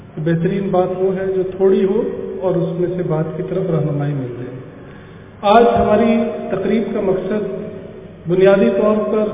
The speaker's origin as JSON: {"language": "Urdu", "town": "Lahore", "region": "Punjab", "country": "Pakistan", "tie": "born or raised there", "said": "لاہور شہر جو میرا اپنا شہر ہے، میں اسی شہر میں پلا بڑھا ہوں اور اسی شہر میں ریٹائرمنٹ کے بعد رہائش کا ارادہ ہے ابھی."}